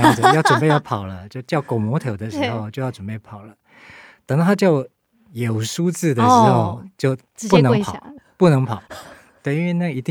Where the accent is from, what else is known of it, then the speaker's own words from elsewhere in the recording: Toufen, Miaoli County, Taiwan; 小时候我住在头份，那是叫镇上哈，小时候是镇啊